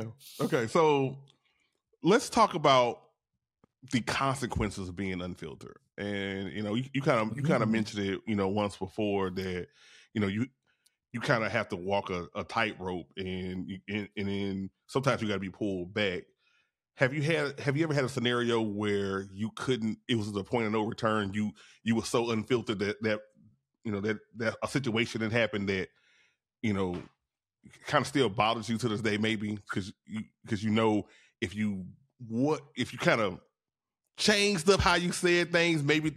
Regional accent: Louisiana, United States; No, because I'm from Louisiana. That's how we talking.

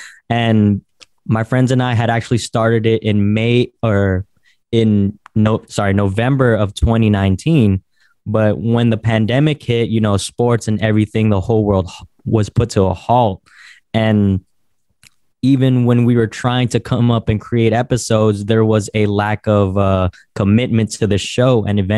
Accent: San Francisco, California, United States; As you told the listeners, I am from San Francisco, and the backing behind the name, or the story behind the name, is there are a lot of stoops in San Francisco, basically.

